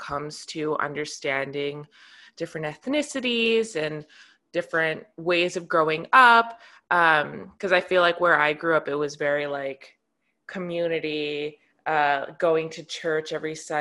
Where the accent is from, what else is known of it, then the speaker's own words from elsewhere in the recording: Ohio, United States; now in California, United States; coming from Ohio, it's primarily white.